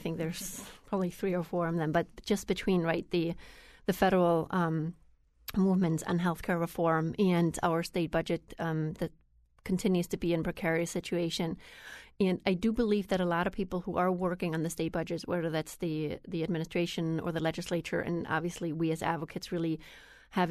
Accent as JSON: {"language": "English", "country": "Germany", "tie": "born or raised there", "moved": "as an adult", "said": "I grew up in Germany with a very different system, and I didn't pay that much attention about the system because I was 19 when I came here."}